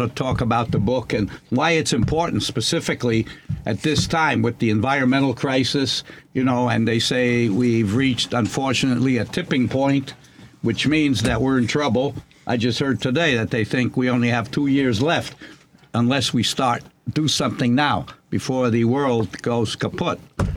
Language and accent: English; New York, United States; born there; Since I'm from New York, that's right. I was born in New York. We spell it YAWK. I was born in 1945